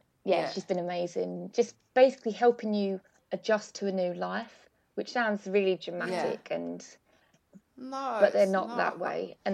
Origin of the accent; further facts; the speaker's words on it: England, United Kingdom; I'm pure English, but I learned French and did my degree in French. I lived in France for a year